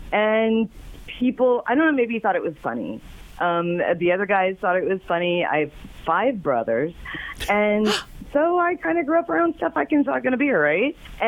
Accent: Springfield, Illinois, United States; I'm from Springfield, baby.

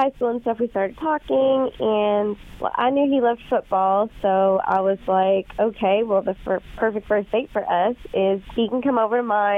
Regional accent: Middletown, Ohio, United States; I'm from Middletown.

